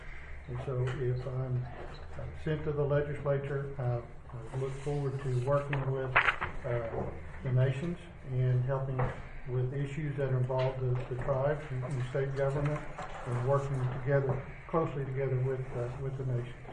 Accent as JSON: {"language": "English", "region": "Oklahoma", "country": "United States", "tie": "born or raised there", "said": "I grew up in Seminole County, graduated from Lyman High School. I'm a small businessman. I'm an attorney there in Wewoka, and that's where my roots are."}